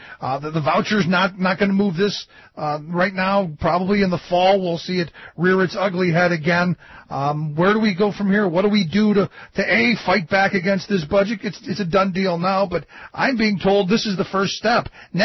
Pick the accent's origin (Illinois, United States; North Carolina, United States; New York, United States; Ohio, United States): Ohio, United States; Cleveland; I grew up in my school years were the 70s. I grew up in Cleveland, and in Cleveland we had busing, which was a really bad idea.